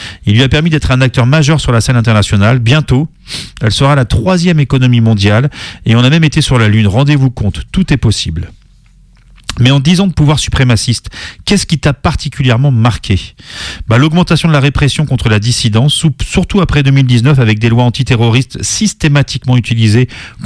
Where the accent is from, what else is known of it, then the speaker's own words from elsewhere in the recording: Nairobi, Kenya; Il y en avait une dans le quartier où j'ai grandi à Nairobi.